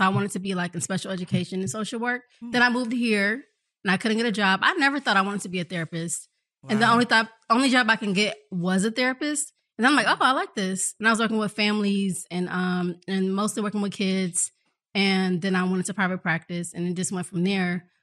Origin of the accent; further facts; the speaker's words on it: Detroit, Michigan, United States; I'm from Detroit.